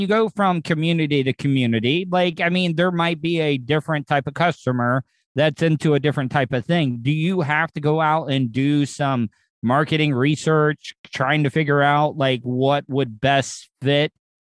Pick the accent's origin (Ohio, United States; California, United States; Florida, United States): Florida, United States; growing up in Florida, we had the Miami, South Florida, like hip hop party music back in the day